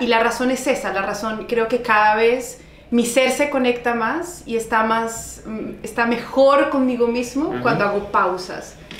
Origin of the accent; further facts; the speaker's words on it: Manizales, Caldas, Colombia; soy de Colombia, de una ciudad, por eso les traje café, de una ciudad y una región que es cafetera, que se llama Manizales. Y crecí en una niñez y tuve una niñez muy linda